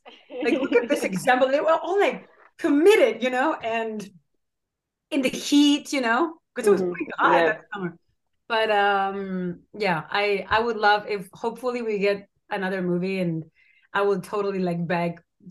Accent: Spain; English is a second language; now in United States; being a white European woman, growing up in Spain where it's 99.99% white, and I loved moving to America

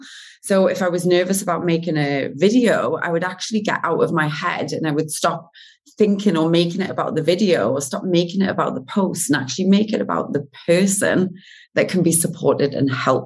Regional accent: North East England, United Kingdom; accent: Geordie; I love reaching out to people with voice notes, with my dodgy Geordie accent.

